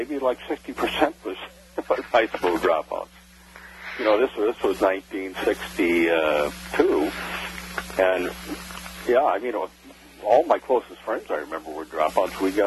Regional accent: Webster, South Dakota, United States; I was born on February 20th, 1945, in Webster, South Dakota, which is probably about 150 miles, almost straight, south of Fargo.

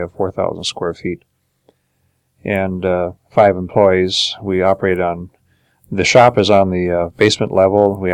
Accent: Fergus Falls, Minnesota, United States; born there; moved away as an adult; Well, I was born in Fergus Falls, Minnesota, August 10th, 1938.

